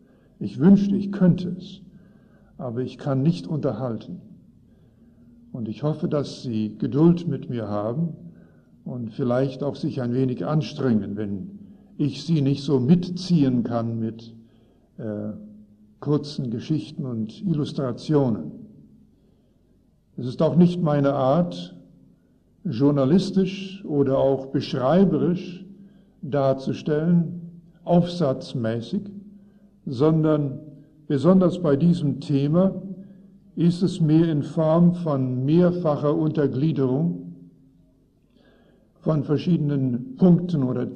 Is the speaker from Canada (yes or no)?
yes; Canada; moved away as an adult; also born or lived in Netherlands; now in Germany; wir kamen 1954 nach Europa. Wir stammen aus Kanada, aus deutschsprachigen Familien. Und 1954 kamen wir nach Holland.